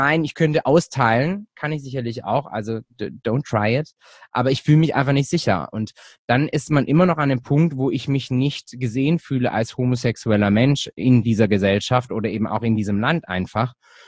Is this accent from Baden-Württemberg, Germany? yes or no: yes; Hechingen, Baden-Württemberg, Germany; ich bin hier in Hechingen aufgewachsen, meine Oma ist Urhechingerin, meine Mutter ist Schwäbin und so weiter und so fort.